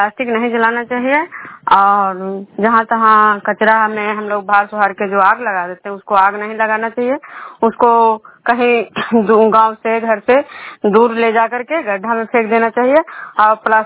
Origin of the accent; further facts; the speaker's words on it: Kajra, Bihar, India; विष्णुपुर ग्राम कजरा पंचायत नालंदा जिला नगर नवसा प्रखंड के निवासी हूँ।